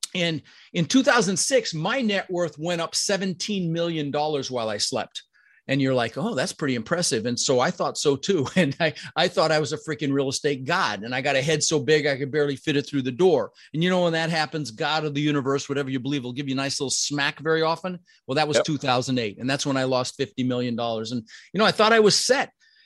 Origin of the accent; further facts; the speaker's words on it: Denver, Colorado, United States; also born or lived in Netherlands; We ended up in Denver, Colorado, where I lived for 30 years.